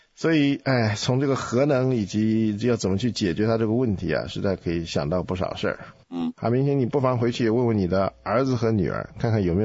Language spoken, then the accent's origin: Chinese; China; 因为我们从中国来嘛，对中东的地方的文化历史不是这么熟悉，